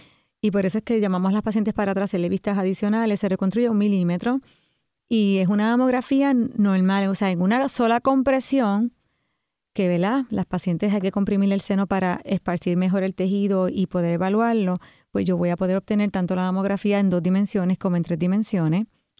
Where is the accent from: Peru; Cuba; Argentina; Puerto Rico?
Puerto Rico; Utuado; also born or lived in Lares; Fui a Lares en high school, pero todo lo demás lo hice en Utuado. O sea, que yo soy de la montaña.